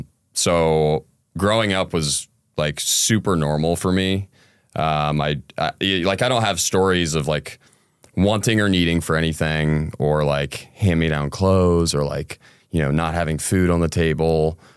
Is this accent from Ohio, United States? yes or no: yes; Grandview, Ohio, United States; So I grew up in Grandview, and it's one of those small towns where as a kid growing up there, you're like, oh, I can't wait to get out of here.